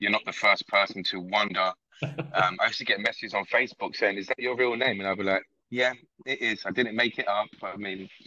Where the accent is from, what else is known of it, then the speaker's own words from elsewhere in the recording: London, United Kingdom; I'm born and raised in East London. I'm Hungarian. … is Hungarian. People think I'm Italian. I'm like, nope, I'm Hungarian.